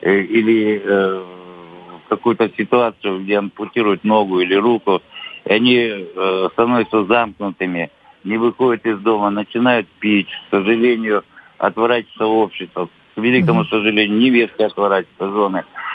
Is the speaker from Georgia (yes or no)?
yes; Sukhumi, Abkhazia, Georgia; я сам уроженец города Сухуми, да. Абхазия, наша республика